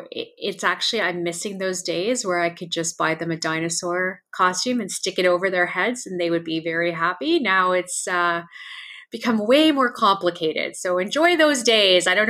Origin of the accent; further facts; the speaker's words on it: Montreal, Quebec, Canada; I remember the very cold weather because I grew up in Montreal and often had to wear a snowsuit under my costume